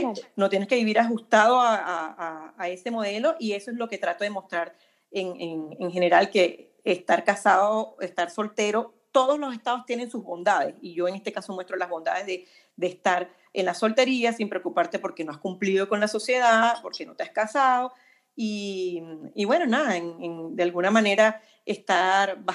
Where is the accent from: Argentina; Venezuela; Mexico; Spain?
Venezuela; now in Chile; tanto en Venezuela, que es de donde yo soy, como acá en Chile, que es donde estoy viviendo hace casi 8 años